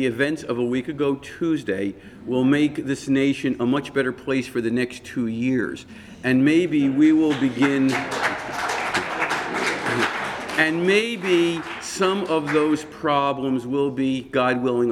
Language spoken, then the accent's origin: English; United States; And I see that chip as somehow being something that we, as American political activists, can somehow do.